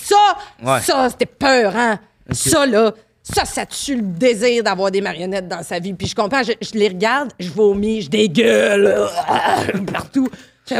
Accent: Liège, Wallonia, Belgium; Je suis de Liège, OK, je m'effrite à un moment donné.

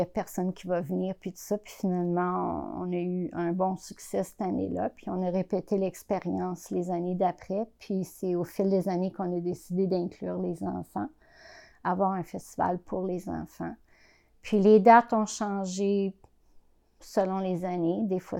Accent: Quebec City, Quebec, Canada; now in Montreal, Canada; Je suis originaire de Québec, mais pour faire mes études universitaires, je suis déménagée à Montréal.

